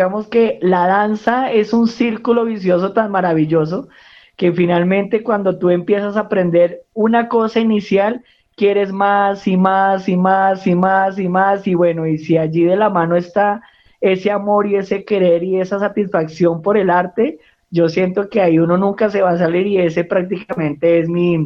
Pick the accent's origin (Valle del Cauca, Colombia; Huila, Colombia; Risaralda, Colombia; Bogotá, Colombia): Bogotá, Colombia; Yo soy acá de Bogotá. Mi mamá es de Falan, Tolima, y mi papá es del Guamo, Tolima.